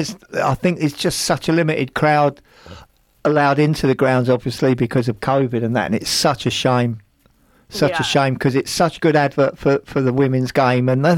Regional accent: England, United Kingdom; I've got to be honest, as an Englishman, I hated him for so long

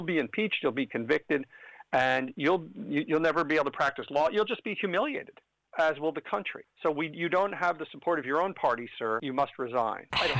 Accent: New York, United States; Chuck Schumer from my home state of New York

